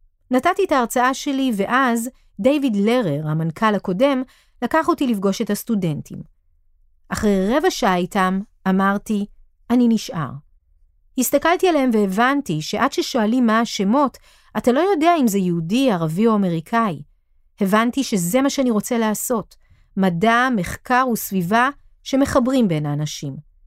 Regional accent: Palestine; Hebrew is a second language; אני פלסטיני, ערבי

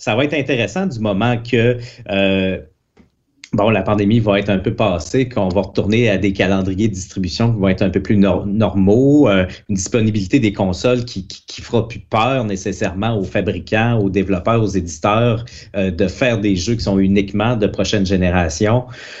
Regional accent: Quebec City, Quebec, Canada; Moi, je suis de Québec, fait que je l'ai regardé de plus proche

